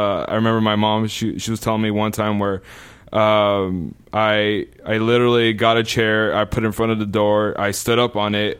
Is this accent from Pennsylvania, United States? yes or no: no; Pasadena, California, United States; also born or lived in Hollywood; Yes. I was born in Hollywood. I grew up in Pasadena.